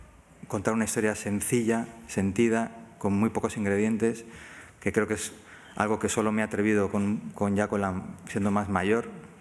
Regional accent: Madrid, Community of Madrid, Spain; born there; yo llevo Cantabria en la sangre. Yo nací en Madrid por accidente porque me considero cántabro. Mi familia, mi padre es cántabro, toda la familia de mi padre es cántabra

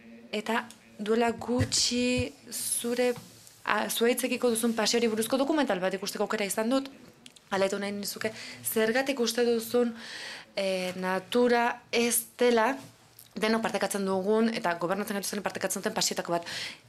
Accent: Paraguay; ni Paraguaitik nator, hemen txe, nago. Paraguaitik nator

